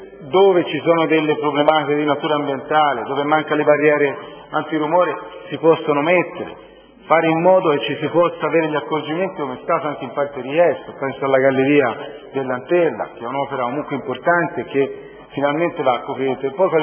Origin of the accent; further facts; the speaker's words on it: Costa Nuova, Tuscany, Italy; Io lo dico da cittadino, nato e cresciuto a Costa Nuova, che quella strada ci ha fatto conto.